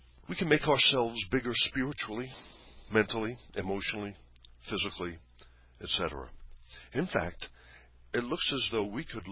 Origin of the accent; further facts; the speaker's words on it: United States; As an American, the idea that bigger is better is very common.